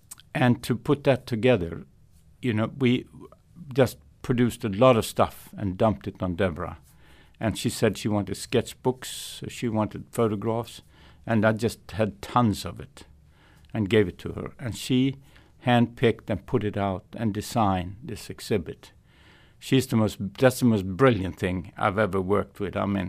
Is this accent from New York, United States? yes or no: no; Corpus Christi, Texas, United States; also born or lived in Botswana; the namesake of my hometown, Corpus Christi. We've been here for 41 years